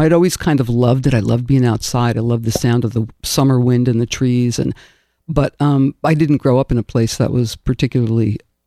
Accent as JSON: {"language": "English", "region": "New Jersey", "country": "United States", "tie": "born or raised there", "said": "I grew up in New Jersey near Newark and kind of between Newark and New York."}